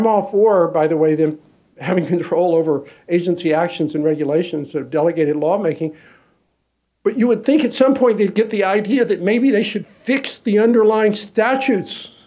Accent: Kentucky, United States; I grew up in Eastern Kentucky. People in Eastern Kentucky hate Washington.

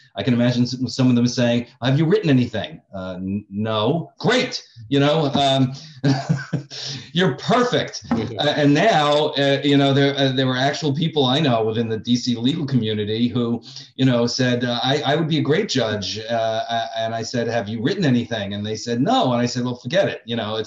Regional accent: Bronx, New York, United States; Like Manny, I'm also from the Bronx

